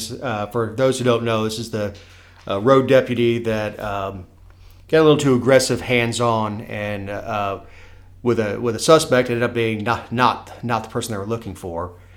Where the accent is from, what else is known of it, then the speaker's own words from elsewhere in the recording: the South, United States; well, I'm a Southerner, so I'd sit here and talk to you all dadgum day, especially if we get a pitcher of sweet tea or something in here.